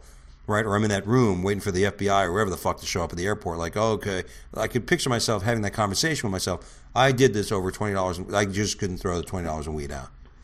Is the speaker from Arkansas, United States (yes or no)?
no; New Orleans, Louisiana, United States; Oh, we're from New Orleans. We're supposed to fly to Fort Lauderdale.